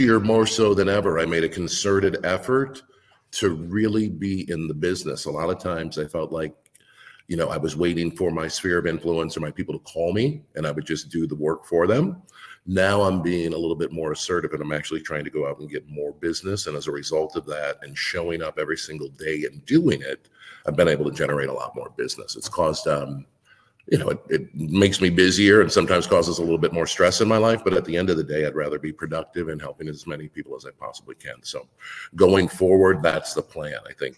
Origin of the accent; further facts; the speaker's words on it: Wisconsin, United States; So 65% of our top drunkest cities in the entire country are from my home state.